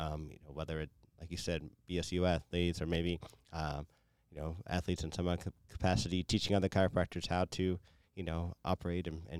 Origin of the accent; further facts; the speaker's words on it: Eugene, Oregon, United States; But I was actually from Eugene, which is not on the coast, but it's 2 hours south of Portland.